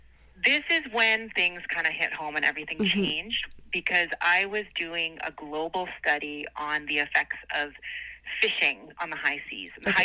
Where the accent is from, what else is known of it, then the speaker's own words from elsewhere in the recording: Vancouver, British Columbia, Canada; And I grew up by the ocean my whole life. I was born and raised in Vancouver and was always drawn to the sea.